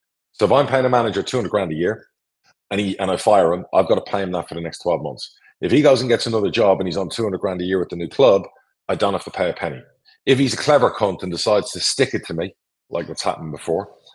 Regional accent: Ireland; And look, I'm Irish, I'm a Mick Conlon fan.

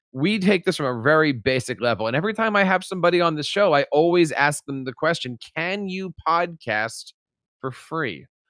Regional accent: New Jersey, United States; I am an educator from New Jersey.

